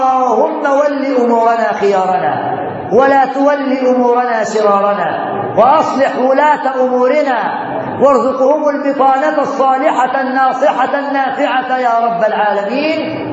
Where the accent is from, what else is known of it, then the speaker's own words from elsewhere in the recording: Egypt; ما كانش ربنا بيحبنا كمصريين